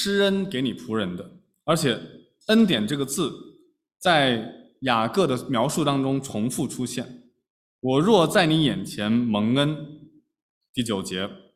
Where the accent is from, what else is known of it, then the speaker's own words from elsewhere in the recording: China; 我们中国人都很讲面子